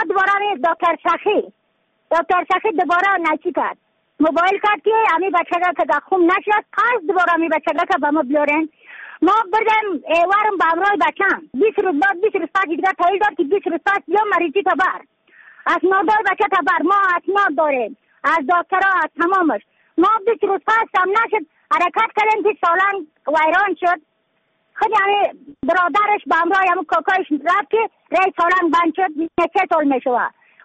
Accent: Badakhshan, Afghanistan; از بدخشان هستم، مرکز بدخشان ولسوالی اکل پایان.

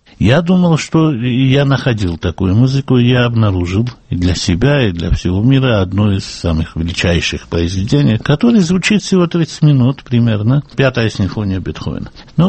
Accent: Batumi, Adjara, Georgia; Я из Батуми, это морской город

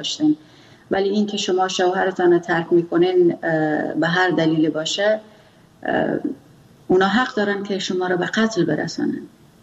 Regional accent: Afghanistan; first language Pashto; چون ما زبان مادریم پشتو است

